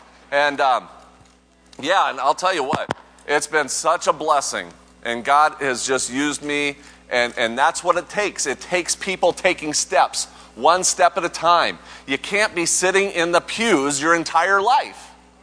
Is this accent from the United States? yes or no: yes; Las Vegas, Nevada, United States; I'm from Vegas